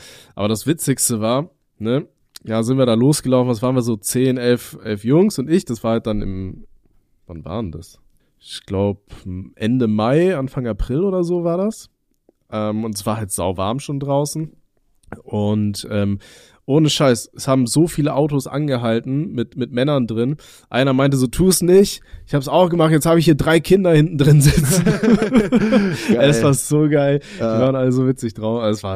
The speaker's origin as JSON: {"language": "German", "town": "Aachen", "region": "North Rhine-Westphalia", "country": "Germany", "tie": "born or raised there", "said": "Ich bin ja in Aachen aufgewachsen"}